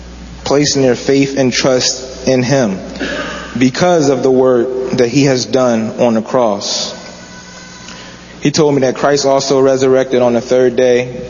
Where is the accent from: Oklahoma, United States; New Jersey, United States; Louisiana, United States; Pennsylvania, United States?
Pennsylvania, United States; Darby; born there; I was born in Darby, Pennsylvania. It's actually about 15 minutes from Philadelphia. So I just say I'm from Philly.